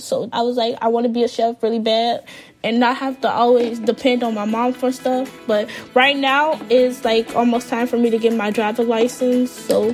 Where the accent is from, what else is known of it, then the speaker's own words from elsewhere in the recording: Chicago, Illinois, United States; I'm 17. I'm a junior in high school, and I'm from Chicago.